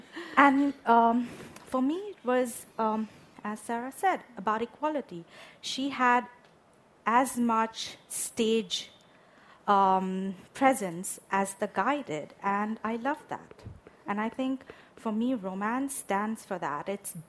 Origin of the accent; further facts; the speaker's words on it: India; I grew up in India. I grew up in the midst of Bollywood movies